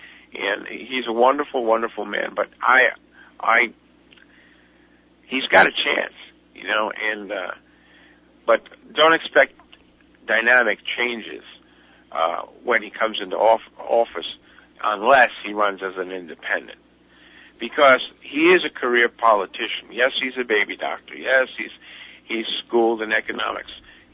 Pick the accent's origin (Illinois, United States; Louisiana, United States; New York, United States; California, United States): New York, United States; Brooklyn; from Brooklyn.